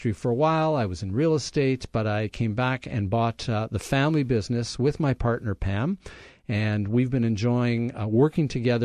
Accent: Winnipeg, Manitoba, Canada; I grew up in Winnipeg, and I was a bit of a late starter.

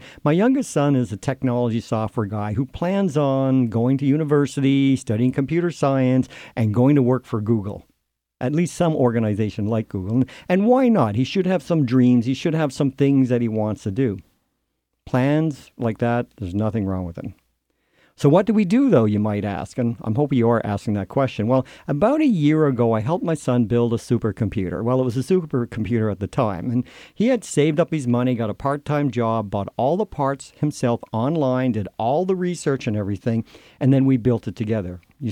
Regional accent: Winnipeg, Manitoba, Canada; We visited my hometown, which was sort of cool, and we even found our home in Winnipeg, and we stood in our backyard.

